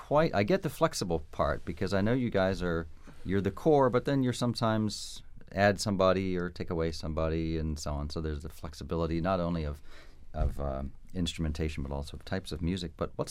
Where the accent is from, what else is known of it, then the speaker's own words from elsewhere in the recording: Pennsylvania, United States; false. I grew up in Pennsylvania.